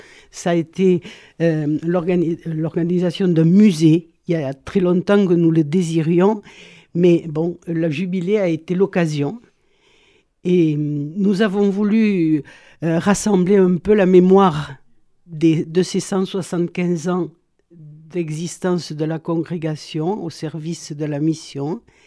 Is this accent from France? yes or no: no; Venezuela; De Venezuela.